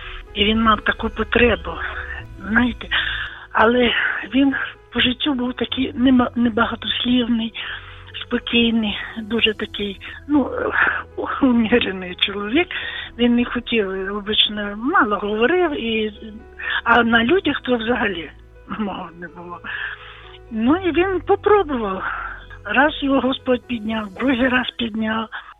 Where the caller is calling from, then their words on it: Volyn Oblast, Ukraine; я з Волині.